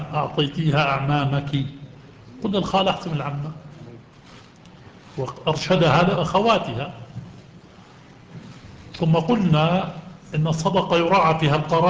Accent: Jordan; في بلدنا الأردن المحروس

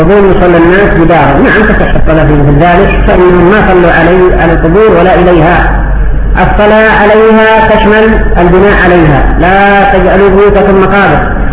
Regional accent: Yemen; وعندنا في اليمن المتزوج يقوم بسرعه قبل الولي

